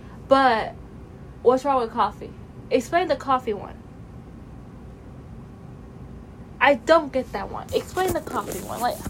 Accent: Canada; Again, I'm Canadian.

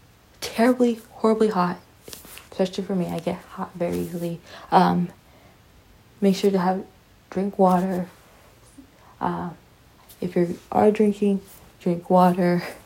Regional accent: Canada; very picky and particular with my poutine as a Canadian

